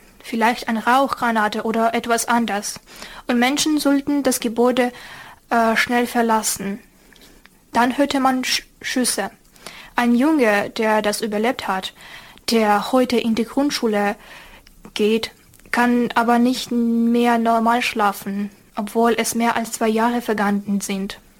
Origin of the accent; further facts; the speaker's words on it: Ukraine; German is a second language; now in Germany; Sogar ganz normale Kartoffeln, ja, war bei uns in der Ukraine ein bisschen anders als hier. Ja, aber sonst, alles ist super. Finde ich, hier in Deutschland ist wirklich cool.